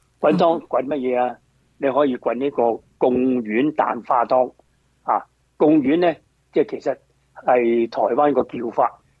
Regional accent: China; now in San Francisco, United States

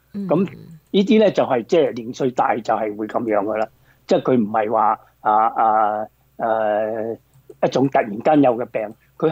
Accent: Guangdong, China

